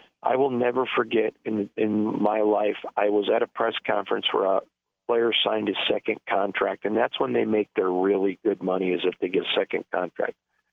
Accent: Michigan, United States; he knows that I'm from Michigan

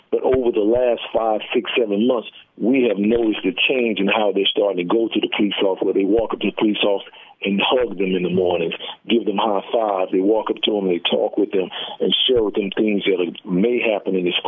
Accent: Winston-Salem, North Carolina, United States; I grew up in what would be considered East Winston in North Carolina, Winston-Salem.

